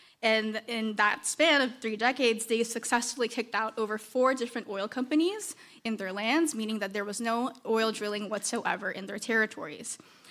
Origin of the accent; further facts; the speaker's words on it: Richmond, United States; also born or lived in Philippines; I am a Richmond native. I was raised in Richmond, but born in the Philippines.